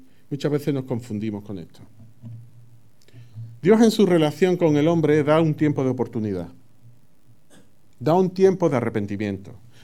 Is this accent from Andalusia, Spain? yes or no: yes; Andalusia, Spain; Mi pueblo es pequeño y no es como esto, ¿no?, que aquí se edifica en todos sitios. Allí no se edifica tanto. está metido en el interior de Andalucía